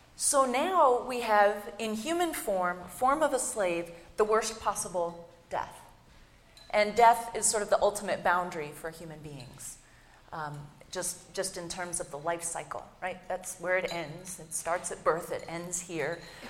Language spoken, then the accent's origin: English; East Coast, United States; I'm from the East Coast.